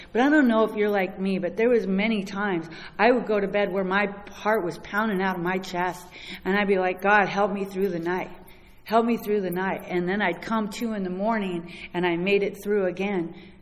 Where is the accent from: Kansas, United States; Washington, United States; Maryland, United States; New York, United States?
Washington, United States; Bellingham; I come from Bellingham, Washington, the hippie capital of the United States